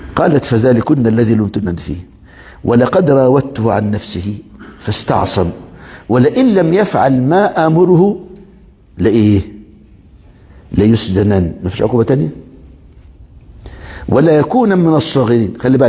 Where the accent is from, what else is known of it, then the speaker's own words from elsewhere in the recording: Egypt; من العقوبات المتبادلة عندنا في مصر